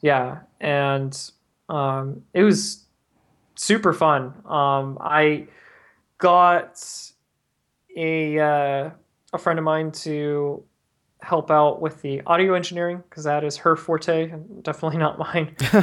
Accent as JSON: {"language": "English", "town": "Tampa Bay", "region": "Florida", "country": "United States", "tie": "born or raised there", "said": "Like I grew up in Tampa Bay area."}